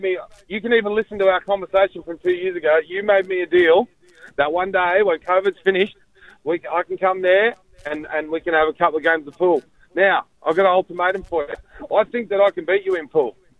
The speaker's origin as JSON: {"language": "English", "region": "New South Wales", "country": "Australia", "said": "I'm from Western Sydney, but don't hold that against me."}